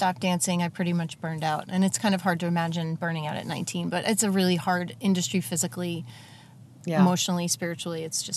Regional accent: New York, United States; Well, I grew up in New York and, was a ballet dancer for many, many years.

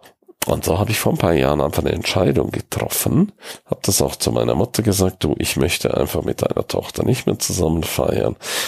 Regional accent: St. Moritz, Graubünden, Switzerland; Ich bin in St. Moritz, in meiner Heimat.

